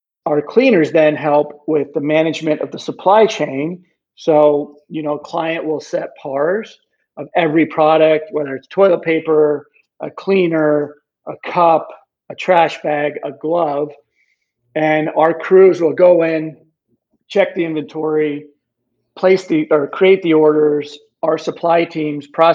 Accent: Iowa City, Iowa, United States; Oh man, I grew up in Iowa City, so there's so many.

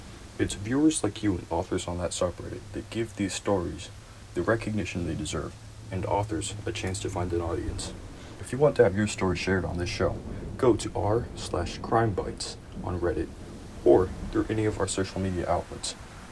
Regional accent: Keno, Michigan, United States; happened about 2 years ago in my hometown of Keno, Michigan. It's a town very far north, and while the landscape to the east is very farm and flat

